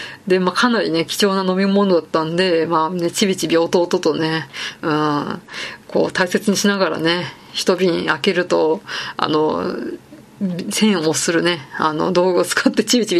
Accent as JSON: {"language": "Japanese", "region": "Saitama", "country": "Japan", "said": "まあ田舎、埼玉の田舎出身なんで"}